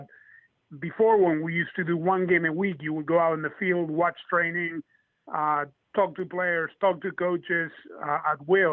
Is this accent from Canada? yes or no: no; Argentina; English is a second language; when I grew up in Argentina playing, four times a week, I emulated my heroes